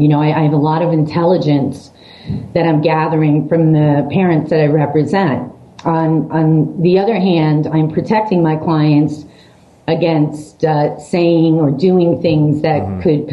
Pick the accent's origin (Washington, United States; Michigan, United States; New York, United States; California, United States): New York, United States; Brooklyn; I am from Brooklyn and I am mad, and.